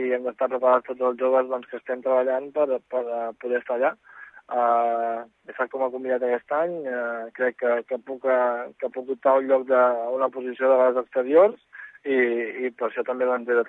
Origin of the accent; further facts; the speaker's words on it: Catalonia, Spain; jo soc de Catalunya, així que em tocaria jugar amb Catalunya